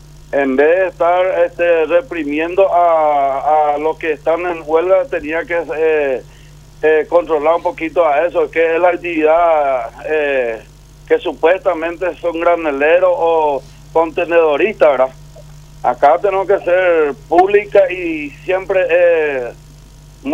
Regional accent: Paraguay; porque la realidad es que nosotros como paraguayos y con nosotros como trabajadores

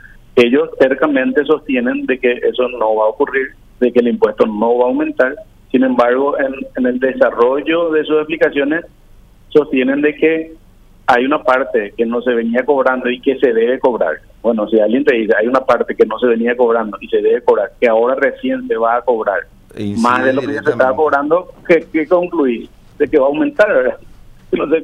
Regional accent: Paraguay; A nosotros como proveedores de combustible y a todos como paraguayos.

